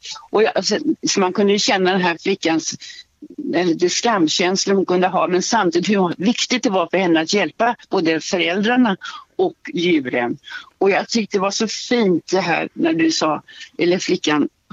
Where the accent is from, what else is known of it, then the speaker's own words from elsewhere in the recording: Stockholm, Stockholm County, Sweden; jag är visserligen uppvuxen i Villaområdet i Bromma